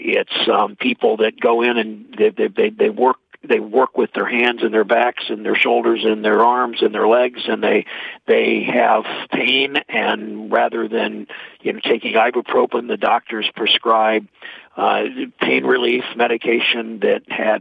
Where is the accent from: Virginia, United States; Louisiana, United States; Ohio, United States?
Ohio, United States; Mansfield; I grew up in Mansfield, Ohio.